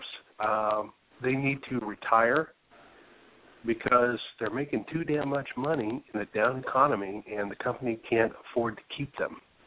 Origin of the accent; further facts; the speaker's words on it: Gary, Indiana, United States; I grew up near Gary, Indiana, very similar.